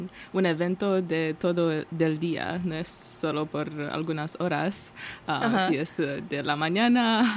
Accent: Moldova; Spanish is a second language; Yo soy de Moldavia y por eso mi familia, por ejemplo, es cristiana.

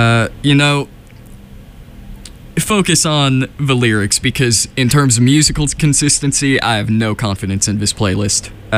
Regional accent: Miami, Florida, United States; Guys, I'm from Miami. This was what I wouldn't give for 92 degree weather.

